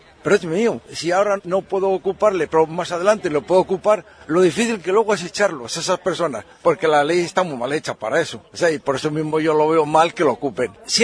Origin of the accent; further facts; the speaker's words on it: Spain; Es que somos así los españoles